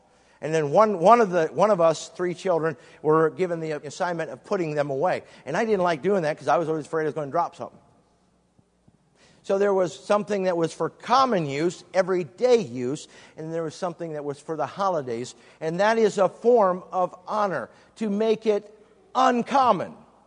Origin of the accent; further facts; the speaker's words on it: Bellevue, Nebraska, United States; born there; Matter of fact, I was born in Offutt Air Force Base over in Bellevue, right outside of Omaha.